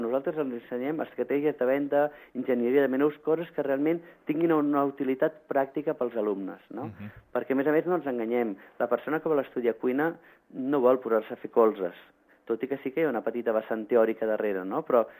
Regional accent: Barcelona, Catalonia, Spain; som cuiners que venim de Barcelona o venim de Catalunya

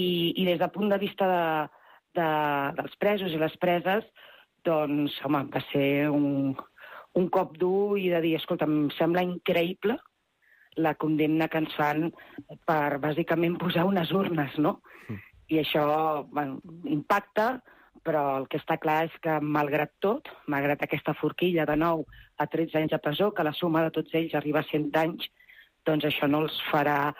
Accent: Terrassa, Catalonia, Spain; Jo sempre explico que soc de Terrassa i Terrassa és la tercera ciutat més gran de Catalunya, no?

